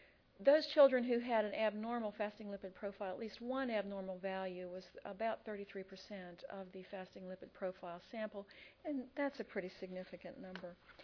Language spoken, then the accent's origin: English; West Virginia, United States; except that we're from West Virginia, so we're working on that.